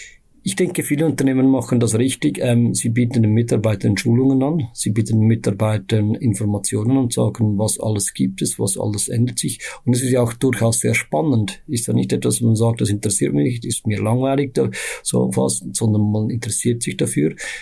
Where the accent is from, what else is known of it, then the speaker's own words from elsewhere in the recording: Switzerland; als Schweizer